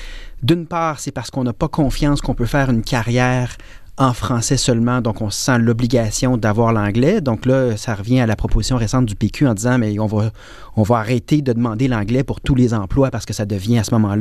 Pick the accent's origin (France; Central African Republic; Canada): Canada; Trois-Rivières, Quebec; Je suis trifluvien